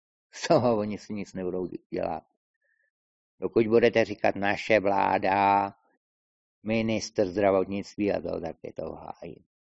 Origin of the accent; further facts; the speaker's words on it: Moravia, Czechia; i když jsem Moravák, tak když řeknu moje země, tak myslím Československo.